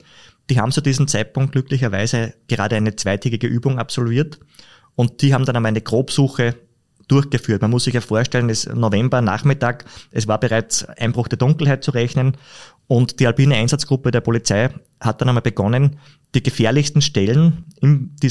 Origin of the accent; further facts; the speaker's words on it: Upper Austria, Austria; Bei uns in Oberösterreich sind ja die meisten Berge aus Kalkstein